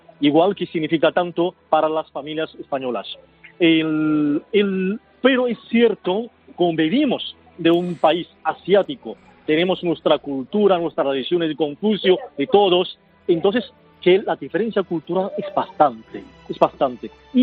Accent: Jiangsu, China; Spanish is a second language; De la provincia de Jiangsu, que es una provincia al lado de Shanghái.

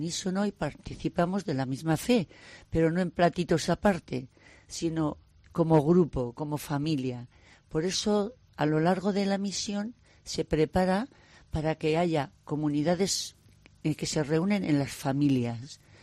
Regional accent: Bilbao, Basque Country, Spain; Vengo de Bilbao y soy de Bilbao.

